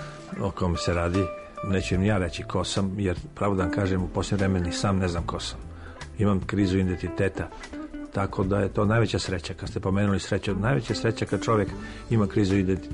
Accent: Kruševac, Šumadija and Western Serbia, Serbia; Ja sam iz Kruševca, tamo ko nema nadimak, taj nije iz Kruševca, iz grada samog. Tako da svi imam nadimak.

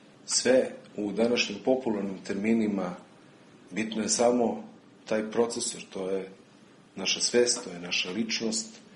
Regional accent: Split, Split-Dalmatia County, Croatia; born there; Rođen sam u Splitu, u jednu nedelju, za vreme fudbalske utakmice Hajduk-Partar.

